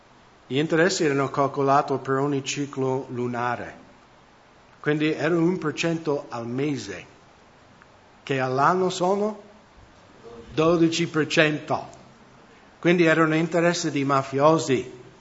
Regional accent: United States; Italian is a second language; E di nuovo, tornando al discorso di prima, nel mio paese, negli Stati Uniti, molti non credenti vedono questi telepredicatori che sempre vogliono i dollari

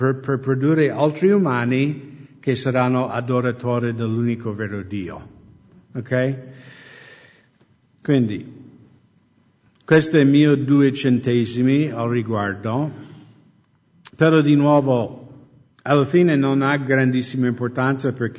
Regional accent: Veneto, Italy; Io, la sposa, io sono uomo di un sol pezzo. Sono veneto mio.

